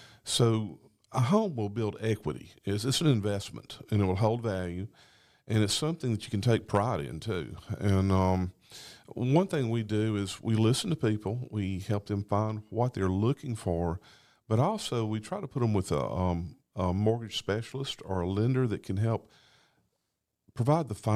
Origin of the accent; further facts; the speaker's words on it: Sylacauga, Alabama, United States; I grew up in Sylacauga.